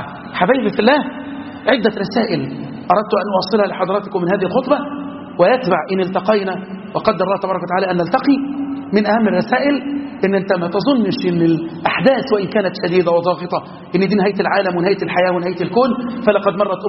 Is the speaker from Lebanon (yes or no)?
no; Egypt; اللهم احفظ بلدنا مصر